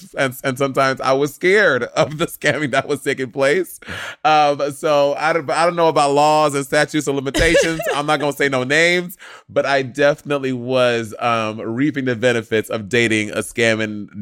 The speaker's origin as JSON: {"language": "English", "town": "New York City", "region": "New York", "country": "United States", "said": "so like I said, I'm from New York City, and full tea, like in my early 20s"}